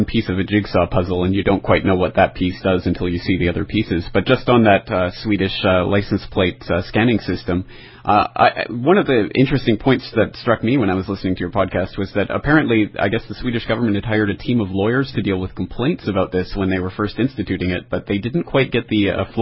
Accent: Calgary, Alberta, Canada; Even just from my hometown of Calgary, Canada

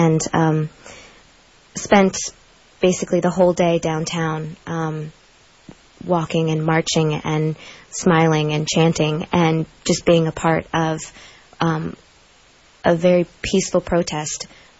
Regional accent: United States; For me, for example, I'm an American, and I'm a fourth or fifth generation American, but I'm a mutt.

